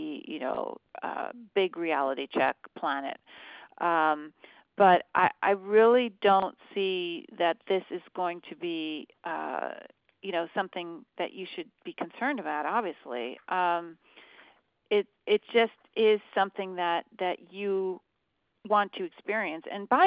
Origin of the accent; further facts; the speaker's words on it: Fredericksburg, Virginia, United States; was born in Fredericksburg, Virginia, but there are two Fredericksburg, which I didn't know, and I'm from Virginia, so it's not good.